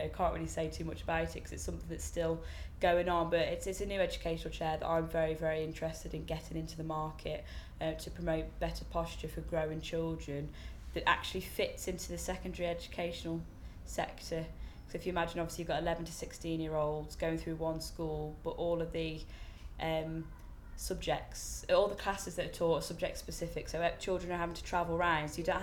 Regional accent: West Midlands, United Kingdom; I'm 23, and I'm from Shropshire.

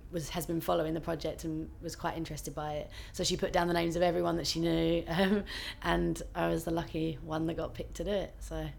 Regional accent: East of England, United Kingdom; I come from Essex, and I'm 20.

